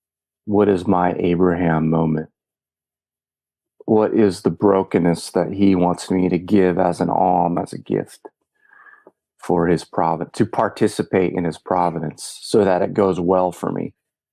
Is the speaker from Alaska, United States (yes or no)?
yes; Alaska, United States; Yeah, I'm from Alaska.